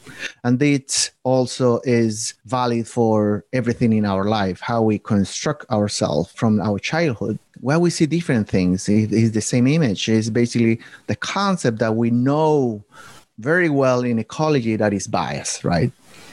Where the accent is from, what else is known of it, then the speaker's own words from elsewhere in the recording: southern Chile, Chile; accent: Southern Chilean; English is a second language; You will see my accent is from Southern Chile, if you're not familiar with that.